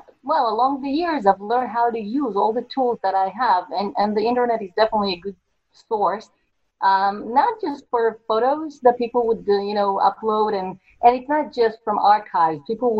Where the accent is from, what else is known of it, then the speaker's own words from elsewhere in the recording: Jerusalem, Jerusalem District, Israel; I was born in Jerusalem. I'm actually a ninth born generation here.